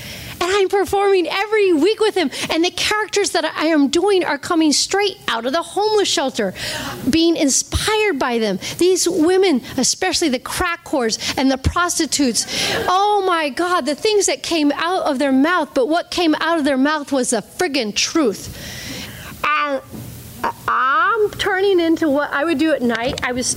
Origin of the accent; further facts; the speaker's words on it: Ohio, United States; I was from Ohio.